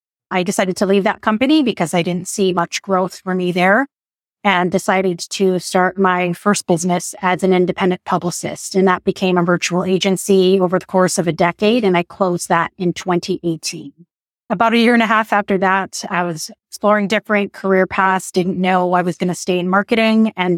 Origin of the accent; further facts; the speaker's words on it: Philippines; I'm Filipino, and yeah, she's a very well-known figure in media, not only in the Philippines, but globally.